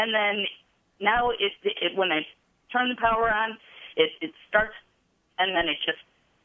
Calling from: Henrietta, New York, United States; Lovely Henrietta.

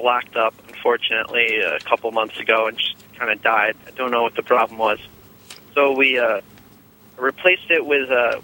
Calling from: Webster, United States; I'm calling from Webster.

